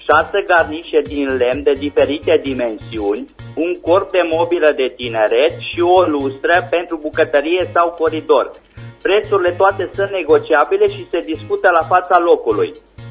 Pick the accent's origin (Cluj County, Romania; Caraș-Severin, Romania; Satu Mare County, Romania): Caraș-Severin, Romania; Reșița; din Reșița.